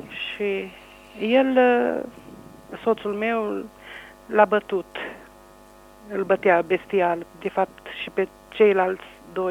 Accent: Gilău, Cluj County, Romania; sunt din Gilău, am 52 de ani

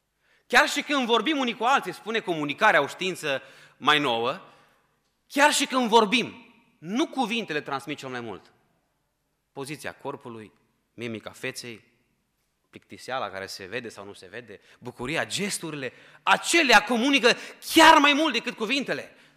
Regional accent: Sighetu Marmației, Maramureș County, Romania; now in Ukraine; Eu sunt din Sighetul Marmației, ca să știți de unde să mă luați. Dacă mă scap, să mă iertați, avem un accent un pic mai ales că acum de o vreme trăiesc în Ucraina, într-o mică parte a Ucrainei unde sunt români, 20-30 de mii de români

